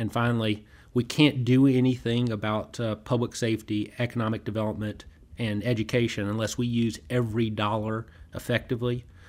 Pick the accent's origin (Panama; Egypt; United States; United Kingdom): United States; Chattanooga, Tennessee; I grew up here in Chattanooga.